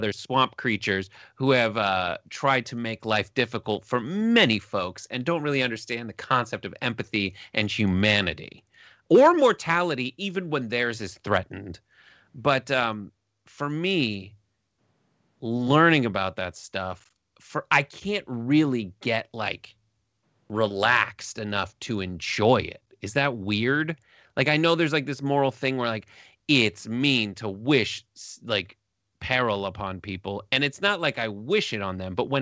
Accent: Los Angeles, California, United States; as a person, I'm from Los Angeles. I worked at a talent agency as an assistant for a very long time.

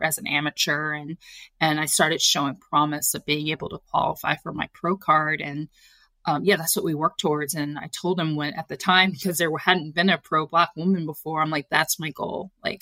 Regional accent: Hampton, United States; lucky me, there was a triathlon right in my hometown, like right near Hampton, and it was in 2 weeks.

